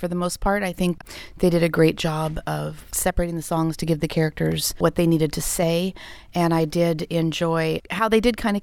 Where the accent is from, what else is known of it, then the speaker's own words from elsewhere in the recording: Chico, California, United States; also born or lived in Arkansas, United States; I grew up in Chico. I graduated from PV, but I spent 1982 to 84 living with my mom and dad. We went back to Arkansas and stayed with family